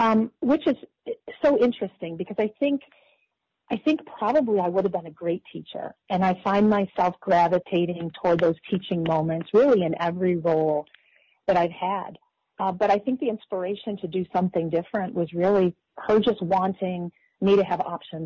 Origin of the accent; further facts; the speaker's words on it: Greece, New York, United States; I grew up in Rochester, New York, and actually a town called Greece, New York, which sits right up on Lake Ontario.